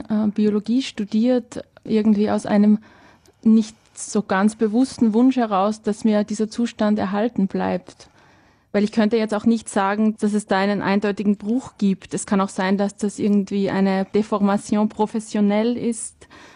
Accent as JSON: {"language": "German", "town": "Bad Ischl", "region": "Upper Austria", "country": "Austria", "tie": "born or raised there", "said": "Ich bin nämlich im Salzkammergut aufgewachsen, in Bad Ischl, und das ist ganz in der Nähe von Strobel am Wolfgangsee"}